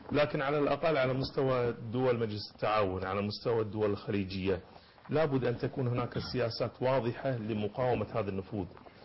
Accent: Kuwait

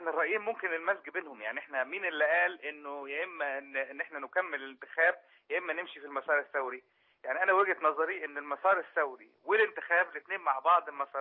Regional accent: Egypt; إحنا كمصريين وثوار

